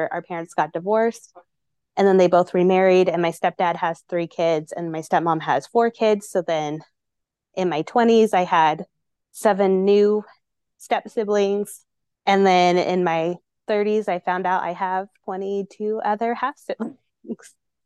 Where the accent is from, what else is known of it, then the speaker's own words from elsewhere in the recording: Paso Robles, California, United States; We're from Paso Robles. I don't know if you know where that is, but that's where we're from.